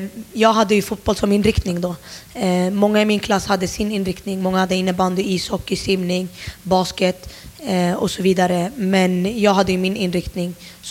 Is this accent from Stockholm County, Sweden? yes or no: yes; Södertälje, Stockholm County, Sweden; Jag är uppvuxen i Hovsjö. Där har jag bott i mina 25 år. Sista 3 åren flyttade jag till Eneta. Men man kan säga att under hela min uppväxt så har jag bott i Hovsjö och växt upp där med nära och kära.